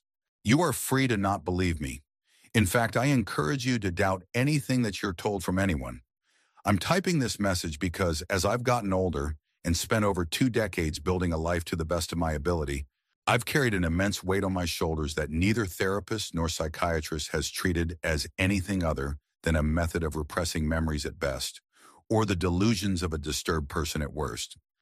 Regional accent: San Diego, California, United States; I was born in San Diego and lived in a poorer suburb of San Diego as a child.

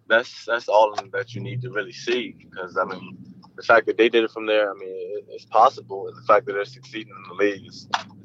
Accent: Maryland, United States; With the fact that I'm from Maryland, I wanted to stay home and do something kind of different.

